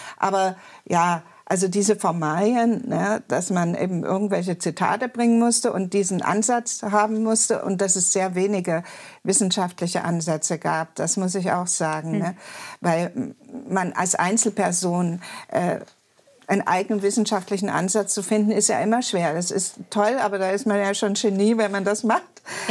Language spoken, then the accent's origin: German; East Germany, Germany; ich komme ja auch aus der DDR, also sowohl in der DDR als auch jetzt in der Bundesrepublik als Sozialwissenschaftlerin gearbeitet